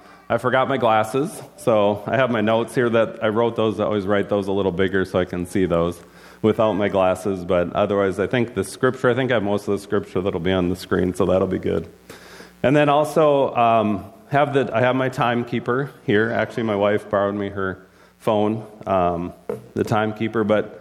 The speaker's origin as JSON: {"language": "English", "town": "Thief River Falls", "region": "Minnesota", "country": "United States", "said": "I am from Thief River and currently living there as well."}